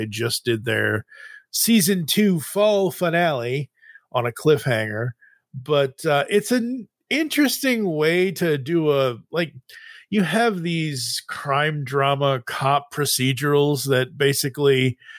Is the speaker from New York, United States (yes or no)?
no; Boston, Massachusetts, United States; And because Boston, and I'm originally from Boston